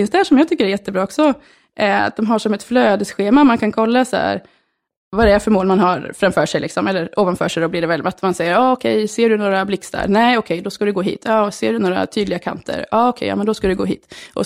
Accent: Norrköping, Östergötland, Sweden; Visserligen född och uppväxt i Norrköping

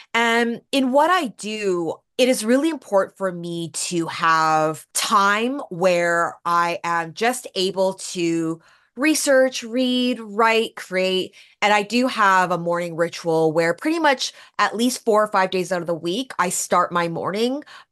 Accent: Vancouver, British Columbia, Canada; also born or lived in New York; And yeah, I moved back here to my hometown of Vancouver and it's been great.

